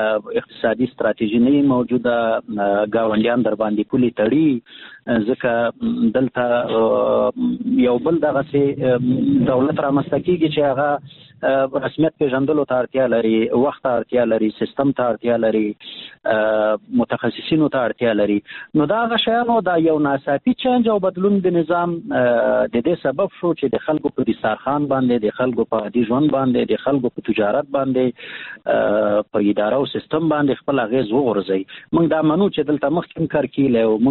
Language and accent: Pashto; Afghanistan; د لغمان دی اوسیدونکو په توګه او د یو مدني فعال په توګه او د افغان ولس د یو بچی په توګه